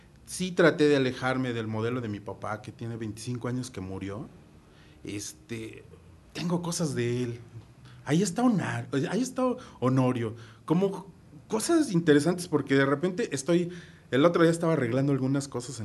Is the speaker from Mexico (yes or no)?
yes; Xalapa, Veracruz, Mexico; born there; aunque yo soy nacido en Jalapa, mi papá era de Acapulco, Guerrero, y mi mamá de Puebla.